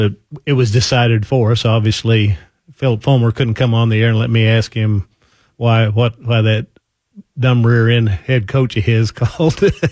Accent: Oklahoma, United States; You know, I grew up in Oklahoma.

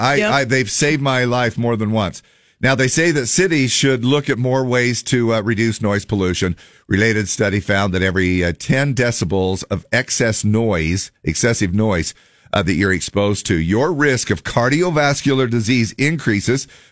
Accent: Salt Lake City, Utah, United States; I was born and raised in Salt Lake in the Cottonwood area, and when we moved to we were in the Sandy area and we moved to Manti

